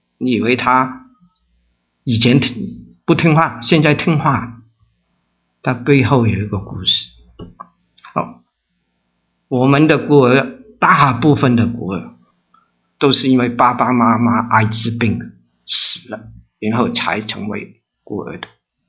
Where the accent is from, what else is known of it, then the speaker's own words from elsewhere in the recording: Hong Kong; Chinese is a second language; 在香港啊，我的普通话又这么普通，你们都知道我是香港来的。